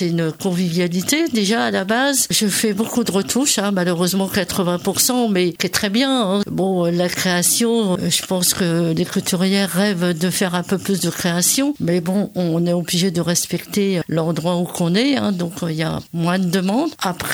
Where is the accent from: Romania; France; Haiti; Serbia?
France; Alençon, Normandy; au départ, je suis d'Alençon. Après, je suis restée sur Alençon pour raisons personnelles, un peu plus personnelles.